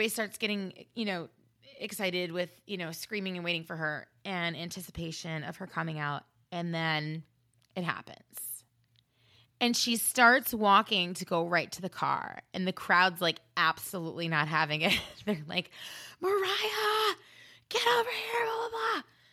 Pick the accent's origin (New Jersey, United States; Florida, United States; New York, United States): Florida, United States; I'm not properly prepared for this because I'm from Florida and there's not enough clothes to keep me warm.